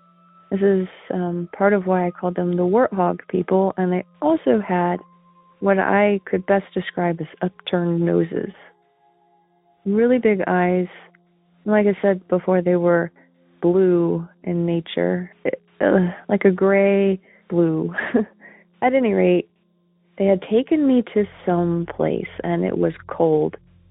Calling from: Oregon, United States; I'm from Oregon.

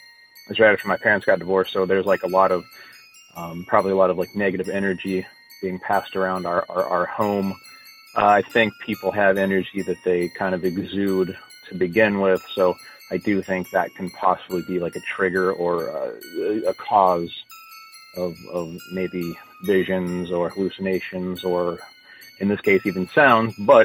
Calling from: Morgantown, West Virginia, United States; I'm calling from Morgantown, West Virginia.

